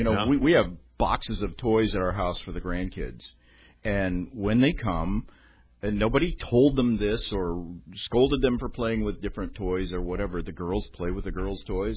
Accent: Oklahoma, United States; because I grew up in Oklahoma, you'd see a cloud like that, you'd think, storm coming tonight.

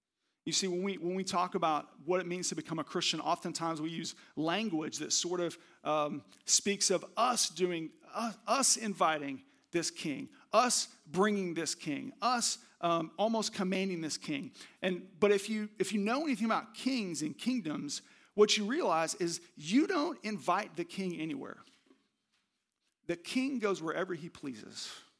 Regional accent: Oklahoma, United States; I'm from Oklahoma. We call him a valet.

